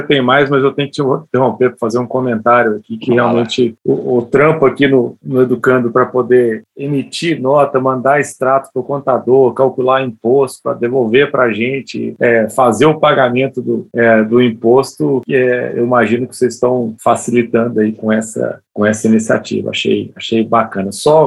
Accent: Minas Gerais, Brazil; Aqui o povo é desconfiado, né? A gente é mineiro

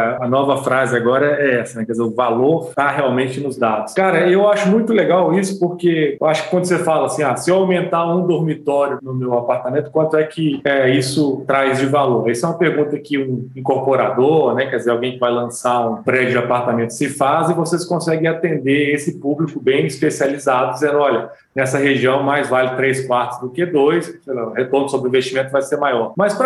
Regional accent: Minas Gerais, Brazil; Eu sou mineiro costuma ser meio desconfiado

